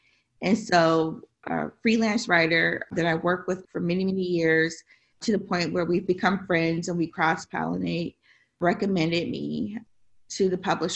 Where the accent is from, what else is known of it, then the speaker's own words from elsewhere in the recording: Tennessee, United States; also born or lived in Chicago / Detroit; You know, I was born in Chicago, and I started school in Detroit after the riots, or I should say the uprisings. And then I went to school, junior high and high school, in Tennessee.